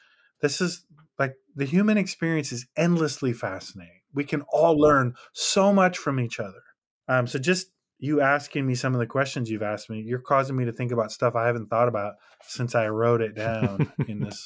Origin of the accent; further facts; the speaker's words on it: Detroit, Michigan, United States; now in Nashville, United States; Yeah, I got to go with my hometown, Detroit, Michigan.